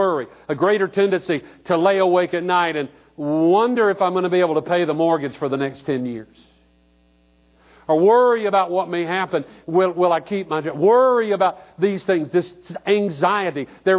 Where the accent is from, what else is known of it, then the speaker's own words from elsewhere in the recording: Panama City, Florida, United States; When I grew up in Panama City, my brother and sister and I, when we were little, we used to go out to Panama City, out at Thomas Drive, and that's before it was all condominiums and concrete and glass.